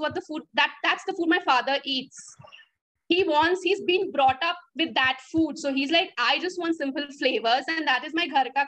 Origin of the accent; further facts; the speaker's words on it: Mumbai, Maharashtra, India; Yeah, you're born and brought up in Bombay.